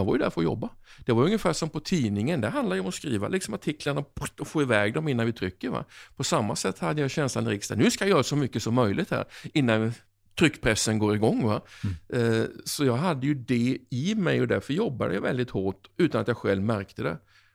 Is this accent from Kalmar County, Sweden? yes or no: yes; Oskarshamn, Kalmar County, Sweden; Jag kom från Oskarshamn.